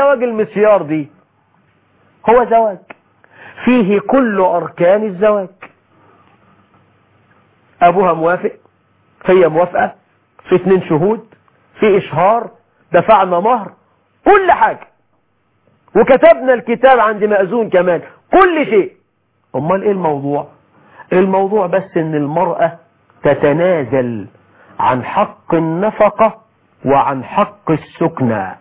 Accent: Egypt

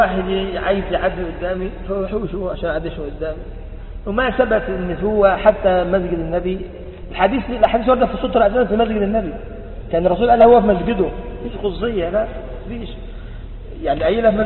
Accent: Egypt

